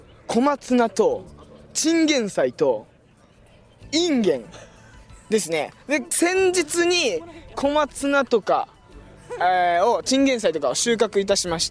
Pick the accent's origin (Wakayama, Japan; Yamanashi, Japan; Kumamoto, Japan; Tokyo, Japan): Wakayama, Japan; 僕出身は和歌山県です。